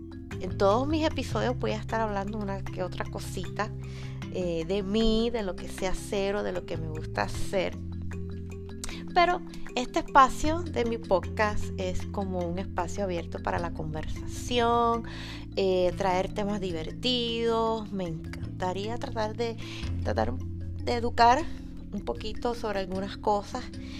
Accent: Trujillo Alto, Puerto Rico; Nací en Puerto Rico, en el pueblo de Trujillo Alto. Allí con mi mamá y mis familiares, sobre todo con mi abuela materna

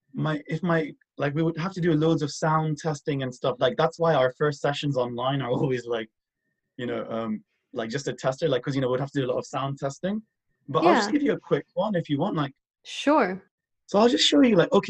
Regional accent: Dubai, United Arab Emirates; first language English; stood out growing up in Dubai with ASD was that when I was younger, I didn't get by, well, but I got by like kind of okay, because let's just say English was my first language

